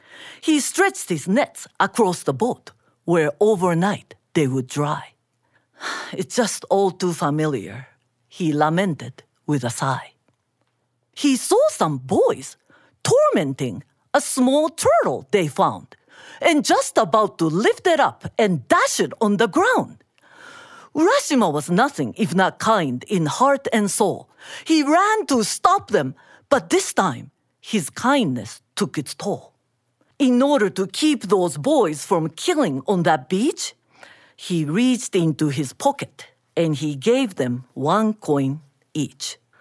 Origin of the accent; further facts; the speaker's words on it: Osaka, Japan; moved away as an adult; now in Massachusetts, United States; I grew up in Osaka, Japan. And when I was 20 years old, I came to Massachusetts as an exchange student to University of Massachusetts.